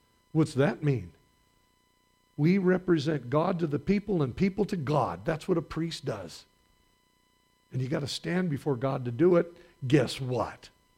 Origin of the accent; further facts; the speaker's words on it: California, United States; Now, we are from the Georgetown Divide